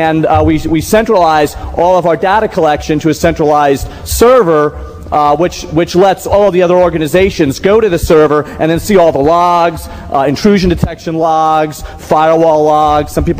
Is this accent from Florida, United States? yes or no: yes; Miami, Florida, United States; I'm from Miami, Florida. I started the South Florida HoneyNet project September 24th, 2001.